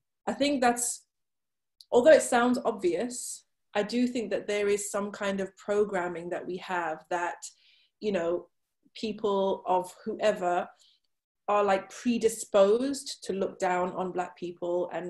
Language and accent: English; Zimbabwe; I know certainly back home where I grew up in Zimbabwe, it's not the case.